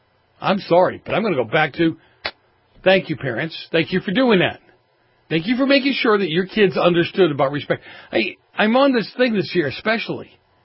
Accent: New England, United States; maybe because I grew up in New England, churches everywhere, Catholic churches every place.

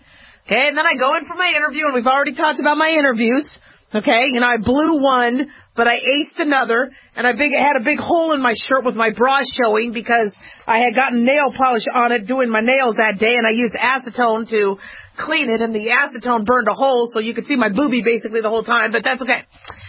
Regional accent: Los Angeles, California, United States; born there; And then I was born in Los Angeles.

